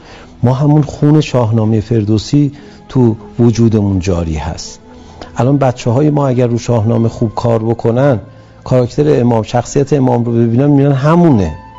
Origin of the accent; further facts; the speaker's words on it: Iran; بابا ما ایرانی هستیم.